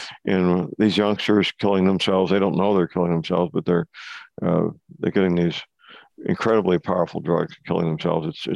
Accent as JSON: {"language": "English", "town": "St. Louis", "region": "Missouri", "country": "United States", "tie": "born or raised there", "said": "My hometown of St. Louis is listed as one of the most dangerous cities in the country."}